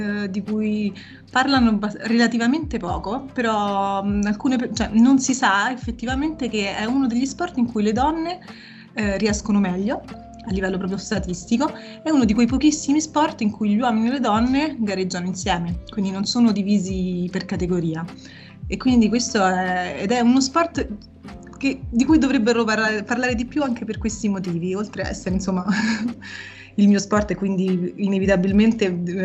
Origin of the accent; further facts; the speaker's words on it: Rome, Lazio, Italy; io vengo da Roma, ho 28 anni